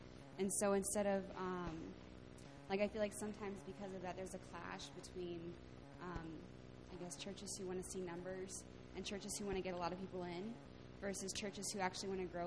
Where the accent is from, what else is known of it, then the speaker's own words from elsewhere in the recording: Dubuque, Iowa, United States; I'm from Dubuque.